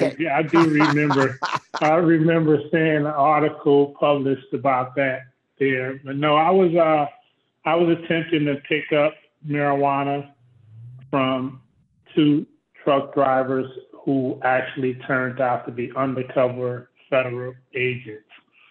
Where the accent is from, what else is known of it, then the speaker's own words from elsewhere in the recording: Compton, California, United States; growing up in Compton, I didn't see much. The greatest I saw was drug dealing. That was the best version of a person that I saw growing up in South LA.